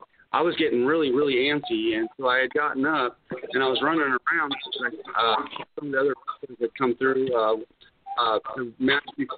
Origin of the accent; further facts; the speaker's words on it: West Coast, United States; I'm originally from the West Coast